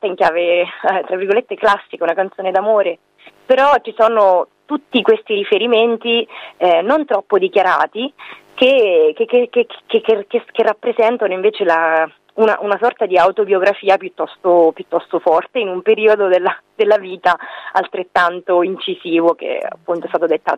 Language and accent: Italian; Civitanova Marche, Marche, Italy; sono ritornata nella mia cittadina, che è Civitanova Marche, sulla costa